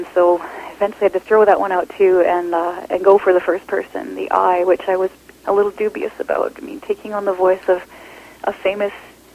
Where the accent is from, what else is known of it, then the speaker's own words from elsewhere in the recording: Canada; I mean, I'm Canadian, female, vegetarian, peaceable.